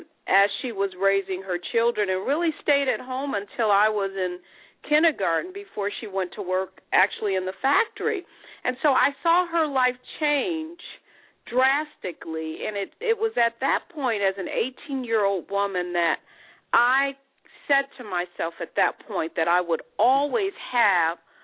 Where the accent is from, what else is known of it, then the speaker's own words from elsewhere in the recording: Detroit, Michigan, United States; I am from Detroit, Michigan. I don't come from wealth.